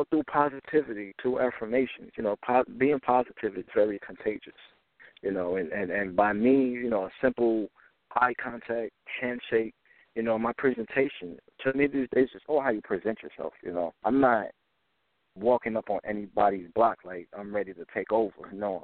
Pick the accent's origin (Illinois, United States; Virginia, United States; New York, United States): New York, United States; Harlem; You know, I'm originally from Harlem, New York, you know, and at that time, growing up in Harlem, it wasn't the easiest thing to do.